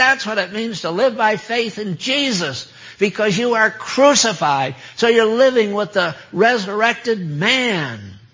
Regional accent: West Haven, Connecticut, United States; And what it shows is the house where I was raised in West Haven, Connecticut.

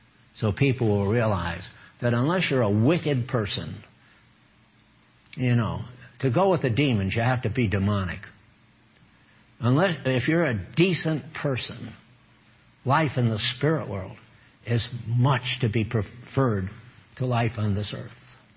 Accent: Maine, United States; born there; Well, I was born in Maine, and I know what fishermen smell like

